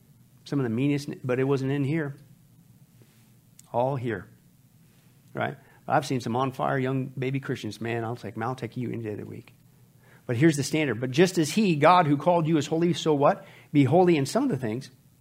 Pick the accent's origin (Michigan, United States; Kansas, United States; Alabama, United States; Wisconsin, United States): Kansas, United States; When I grew up in Kansas, we had lots of friends.